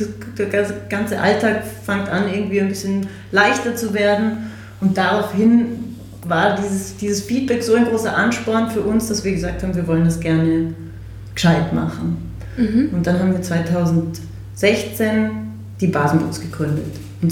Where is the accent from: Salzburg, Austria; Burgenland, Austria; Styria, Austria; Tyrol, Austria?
Salzburg, Austria; Wir sind in Salzburg aufgewachsen